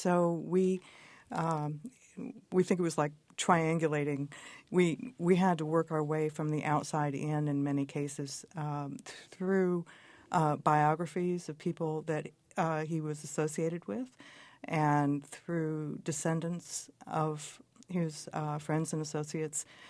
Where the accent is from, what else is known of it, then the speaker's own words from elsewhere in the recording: Monticello, Illinois, United States; Yeah, I grew up in Monticello, so I remember being too small to walk and Dad carrying me, so I must have been pretty little.